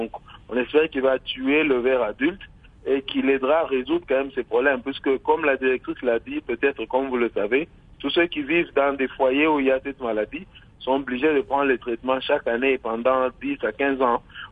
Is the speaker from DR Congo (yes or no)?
yes; DR Congo; C'est des essais qui sont passés ici chez nous en RDC